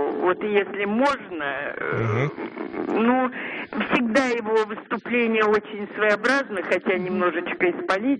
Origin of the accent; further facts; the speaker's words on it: Moscow, Russia; я из Москвы.